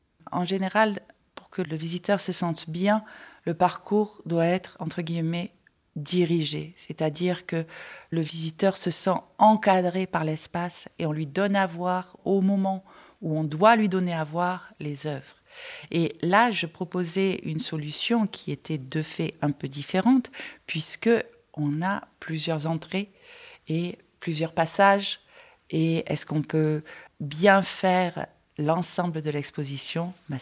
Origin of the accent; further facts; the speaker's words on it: Marseille, Provence-Alpes-Côte d'Azur, France; J'ai fait mes études, vous allez certainement l'entendre, à Marseille, et donc je viens de Marseille